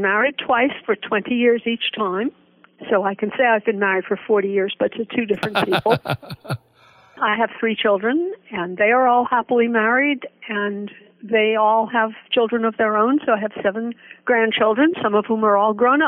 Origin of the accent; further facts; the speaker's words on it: New York City, New York, United States; born there; also born or lived in Hollywood / Florida; Florida when I was older, but mostly in the Northeast. I was born in New York City.